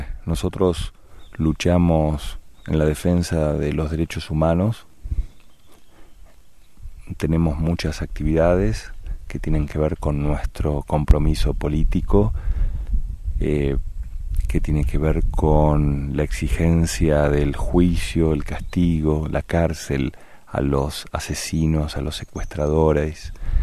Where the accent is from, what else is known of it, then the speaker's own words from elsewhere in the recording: Argentina; soy de Argentina.